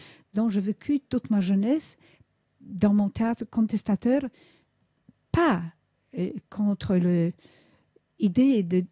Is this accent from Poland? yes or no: yes; Poland; French is a second language; Dans ma jeunesse en Pologne